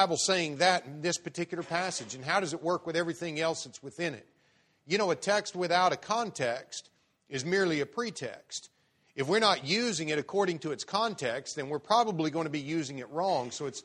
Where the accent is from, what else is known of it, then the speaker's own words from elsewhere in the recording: Oklahoma, United States; also born or lived in Texas; now in Kansas City, United States; I live in Kansas City, Missouri, but I'm not from Kansas City, Missouri. I've been there for 4 years. I was raised in Oklahoma, central Oklahoma, around Oklahoma City. Lived, I guess, about half my life in Oklahoma, about half my life in Texas.